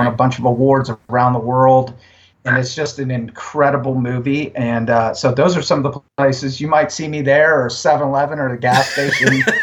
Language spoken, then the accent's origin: English; Texas, United States; And outside of Austin, and I'm originally from Texas